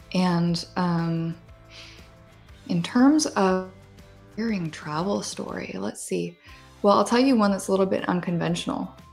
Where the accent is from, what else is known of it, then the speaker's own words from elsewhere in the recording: Italy; My hometown in Italy is famous.